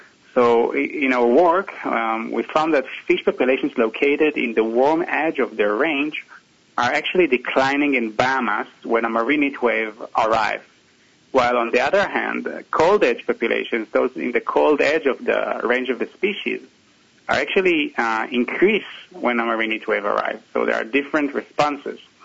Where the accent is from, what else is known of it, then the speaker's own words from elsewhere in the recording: Israel; I'm originally from Israel, which is in the east part of the Mediterranean Sea